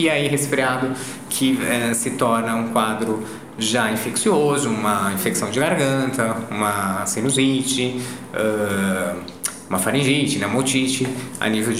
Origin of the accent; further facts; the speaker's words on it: São Paulo, Brazil; now in Guaporé, Brazil; estou no sul há mais de um ano, né? Vivo com a minha família em Guaporé. E nós viemos de São Paulo, né? Eu tenho 44 anos, vivi a minha vida inteira em São Paulo.